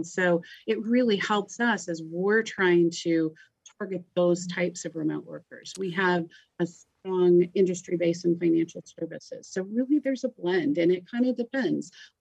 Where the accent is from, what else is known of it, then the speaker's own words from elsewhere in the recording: Indianapolis, Indiana, United States; I grew up as your next door neighbor. I grew up in Indianapolis.